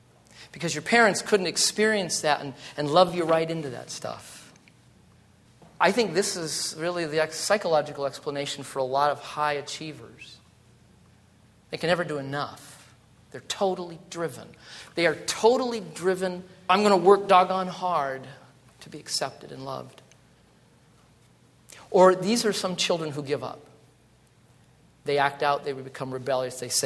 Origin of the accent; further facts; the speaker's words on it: North Dakota, United States; I was raised in North Dakota in a Norwegian farming community area. I was raised by a pair of, moderately healthy, neurotic Norwegian farmers.